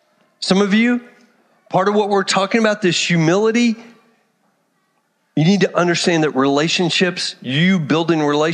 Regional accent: Texas, United States; I'm from Texas.

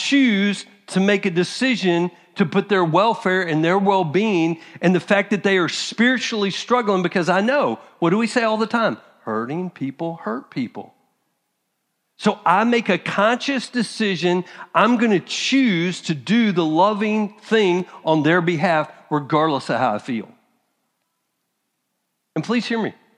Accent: Texas, United States; Now, my background, I'm from Texas. We don't play like that.

